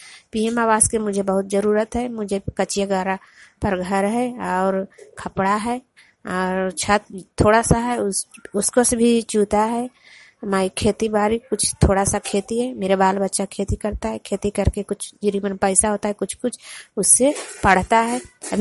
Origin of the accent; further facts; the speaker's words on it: Hegnapura, Bihar, India; ग्राम हेगनपुरा, मैं ललंदा जिला की निवासी हूँ।